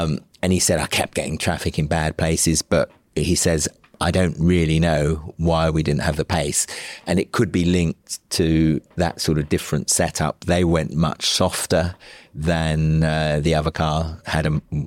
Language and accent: English; South East England, United Kingdom; I am from Kent. So I was born in Kent and raised in Kent. So for me, it's a sort of a home county team. And I'm going to say, I'm a man of Kent